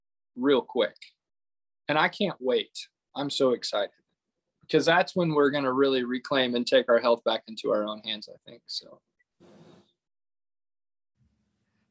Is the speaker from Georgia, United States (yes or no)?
no; Fredonia, Kansas, United States; I'm from Fredonia, Kansas.